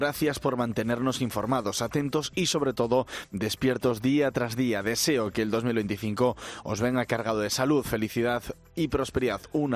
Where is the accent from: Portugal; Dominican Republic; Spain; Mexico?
Spain; Moixent, Valencian Community; de Moisent, Valencia, y soy un panadero ponedor.